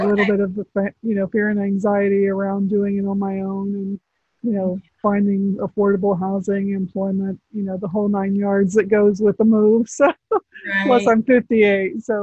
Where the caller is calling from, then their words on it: Florida, United States; Central Florida. I live out by Disney.